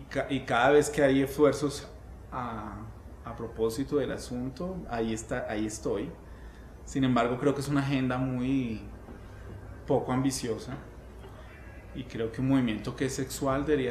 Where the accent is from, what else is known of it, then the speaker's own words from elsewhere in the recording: Antioquia, Colombia; Vivo aquí hace como 13 años, pero no soy de acá, soy de Antioquia.